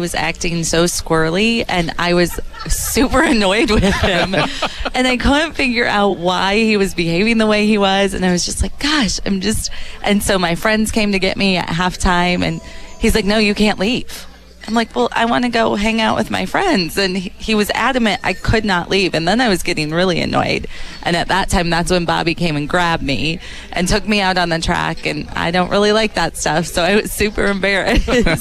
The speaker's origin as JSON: {"language": "English", "region": "Iowa", "country": "United States", "tie": "born or raised there", "said": "So I grew up in Eastern Iowa."}